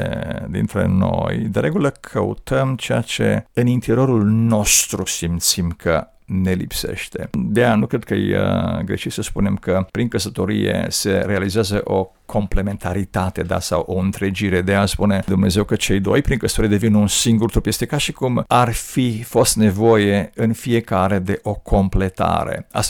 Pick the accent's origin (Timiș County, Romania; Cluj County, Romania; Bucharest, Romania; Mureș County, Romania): Cluj County, Romania; Dej; eu sunt de la Dej, da?